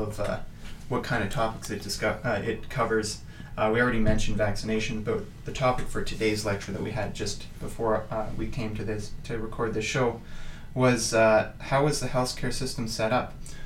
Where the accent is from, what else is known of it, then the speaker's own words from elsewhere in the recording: Victoria, British Columbia, Canada; also born or lived in Prince George; I'm originally from Victoria, and I did high school here in Prince George